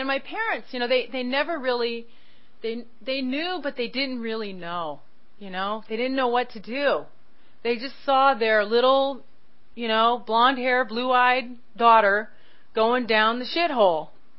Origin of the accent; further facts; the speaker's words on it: Sunnyvale, California, United States; I'm over in Sunnyvale because that's my hometown. I grew up in Sunnyvale.